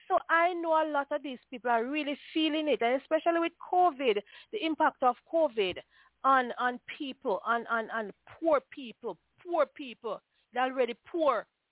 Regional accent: Jamaica; well, I come from Jamaica, and I know when I come rich.

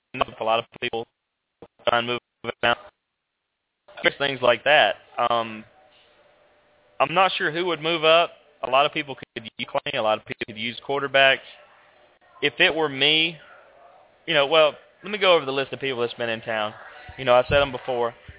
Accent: Atlanta, Georgia, United States; And, you know, growing up around the Atlanta area, we've had this big thing at Turner Field for the Braves

